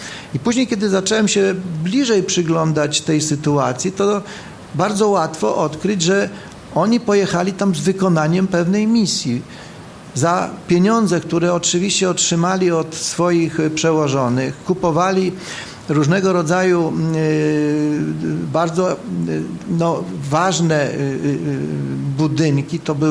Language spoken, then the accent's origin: Polish; Lower Silesian Voivodeship, Poland; zresztą też tę książkę przeczytałem z tego powodu, że pochodzę z Dolnego Śląska